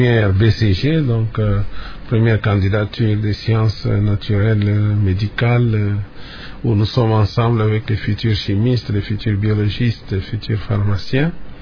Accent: Kipushi, Haut-Katanga, DR Congo; also born or lived in Shinkolobwe; J'ai grandi, parti à Chinkolobwe. Et dès l'âge de 8 ans, mon père, qui était agent donc à l'union minière, est muté à Kipushi, où je me suis épanoui.

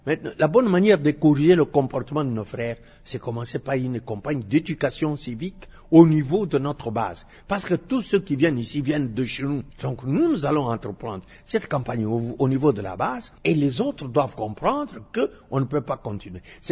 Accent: Kasaï, DR Congo; quitter le Kassai, venir ici, commencer à nous comporter comme de n'importe quelle manière. Par exemple, chez nous au Kassai, on ne peut pas se permettre d'insulter une femme

